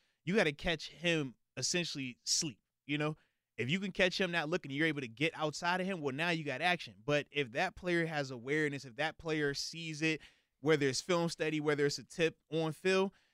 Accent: Virginia, United States; Because I was going to say, I know for me growing up in Virginia, that was like the Friday, Saturday thing.

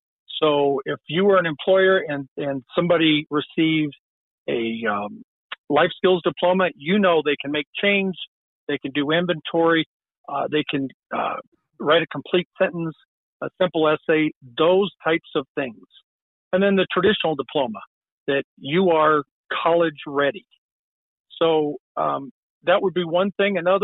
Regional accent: Limon, Colorado, United States; now in Aurora, United States; first of all, I'm a Colorado native, one of those rare entities. I have lived in Aurora since 1975 when I moved from the Eastern Plains, Lyman, Colorado, and have lived in my district, District 41, for about the past 26 years.

